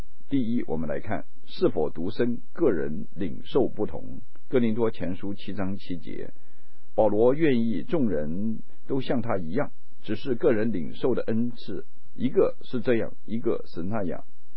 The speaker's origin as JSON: {"language": "Chinese", "country": "China", "said": "我们中国人说婚姻是终身大事，也是百年好合，是天作之合。"}